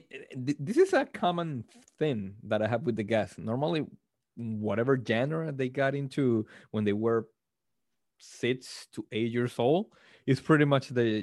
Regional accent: Venezuela; English is a second language; we're both from Venezuela. We're cousins. We're family, and we're speaking in a language that is not our first language.

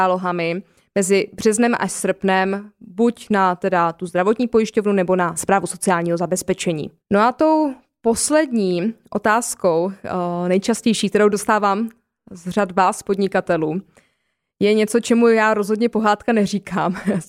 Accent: Moravian-Silesian Region, Czechia; jak se říká u nás na Ostravsku, odkud pocházím

